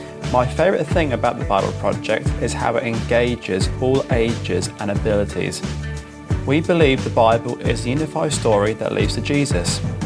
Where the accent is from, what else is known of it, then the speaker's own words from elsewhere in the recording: United Kingdom; I'm from Great Britain.